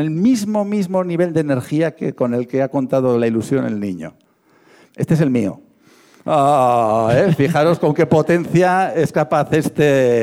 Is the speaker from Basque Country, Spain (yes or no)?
yes; Bilbao, Basque Country, Spain; Es muy de Bilbao, yo soy de Bilbao, y es un lema muy de bilbaíno.